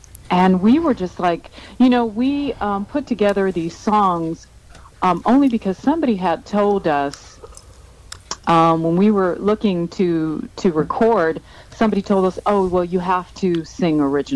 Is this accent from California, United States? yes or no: no; New York City, New York, United States; Yes, I'm from New York City.